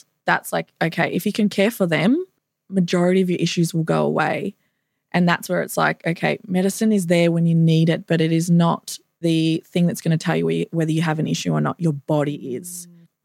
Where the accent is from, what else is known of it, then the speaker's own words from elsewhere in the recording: Victoria, Australia; I'm originally from Victoria